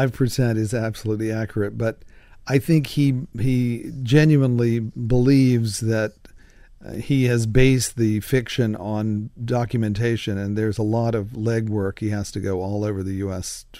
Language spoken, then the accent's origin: English; Rocky Mount, North Carolina, United States; now in Hillsborough, United States; It's not my hometown, which was Rocky Mount. It's not my current hometown, which is Hillsborough, North Carolina.